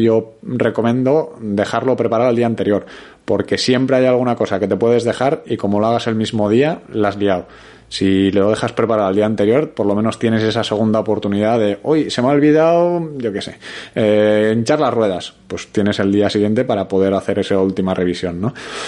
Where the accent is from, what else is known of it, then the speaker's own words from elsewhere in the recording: Bilbao, Basque Country, Spain; yo que soy de Bilbao